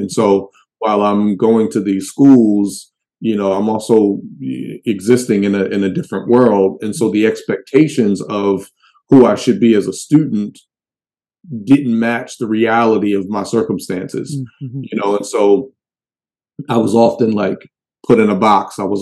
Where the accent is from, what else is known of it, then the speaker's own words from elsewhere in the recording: Baltimore, Maryland, United States; I'm from Baltimore, like the real Baltimore.